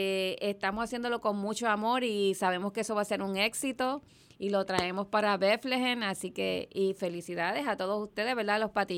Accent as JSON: {"language": "Spanish", "country": "Puerto Rico", "tie": "born or raised there", "moved": "yes", "lives_now": "Allentown, United States", "said": "Puertorriqueña, yo nací, me crié en Puerto Rico, yo estoy aquí hace 14 años"}